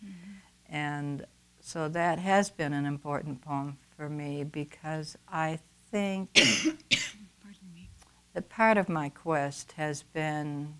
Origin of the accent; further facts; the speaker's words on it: Michigan, United States; also born or lived in California; I was born and raised in Michigan, but because of other circumstances, I've found that I've had to live in other places in this country. I spent 13 years teaching and living in California